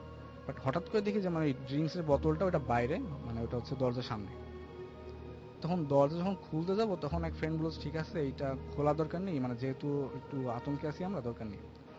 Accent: Dhaka, Dhaka Division, Bangladesh; আমি যাত্রাবাড়ি থেকে আসছি।

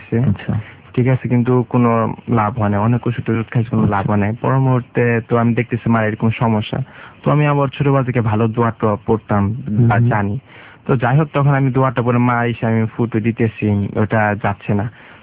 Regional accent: Dhaka, Dhaka Division, Bangladesh; আমি ঢাকা মহাপুর থেকে এসেছি।

